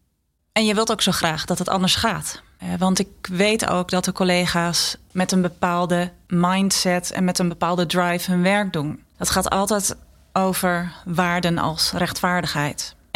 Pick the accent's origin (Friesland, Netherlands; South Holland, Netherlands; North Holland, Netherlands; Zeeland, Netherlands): Friesland, Netherlands; Waar ik opgegroeid ben in Friesland